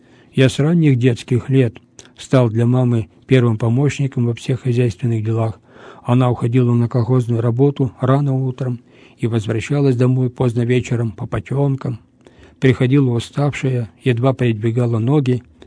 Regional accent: Ural, Russia; на нашей уральской земле, и мы, уральцы

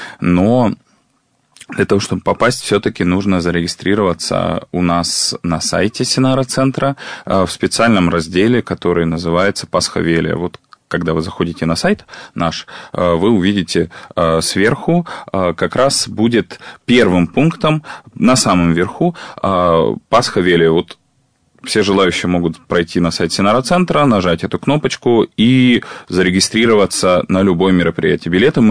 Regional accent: Siberia, Russia; вот я родом из Сибири, а мы по-другому не умеем.

